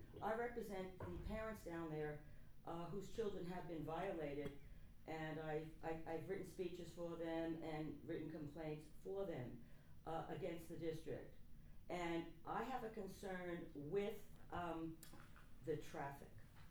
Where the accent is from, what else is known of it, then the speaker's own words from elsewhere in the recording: Yonkers, New York, United States; I am from Yonkers, yes. I represented the Italian community, and I was trained as a teacher in Spanish Harlem. When my grandmother came from Italy, she did live in Harlem.